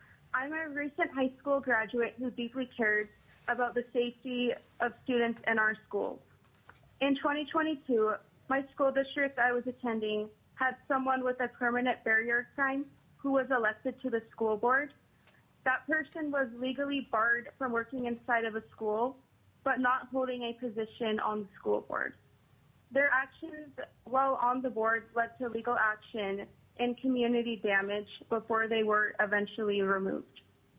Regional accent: Tok, Alaska, United States; I'm from Toke, Alaska, and I am representing myself and as a concerned lifelong Alaskan resident.

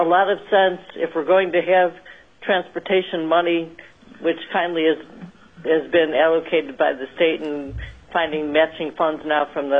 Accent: Ketchikan, Alaska, United States; from Ketchikan, Alaska

